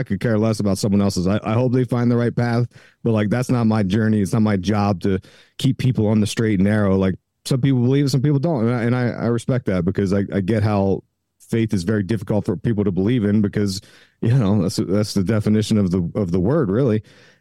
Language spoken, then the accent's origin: English; East Coast, United States; And I grew up on the East Coast. We were obsessed